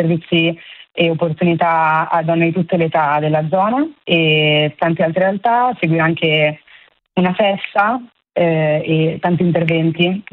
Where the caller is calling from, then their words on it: Milan, Lombardy, Italy; Siamo da Milano